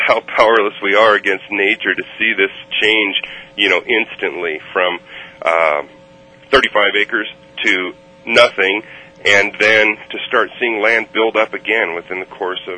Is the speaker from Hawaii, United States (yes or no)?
yes; Hawaii, United States; And also being Hawaiian, this place has great meaning to me culturally.